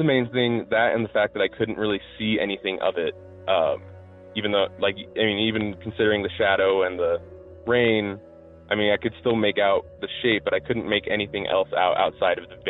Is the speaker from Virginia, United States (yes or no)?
no; Albuquerque, New Mexico, United States; I mean, I'm from Albuquerque, so I'm used to, you know, crazy people every once in a while.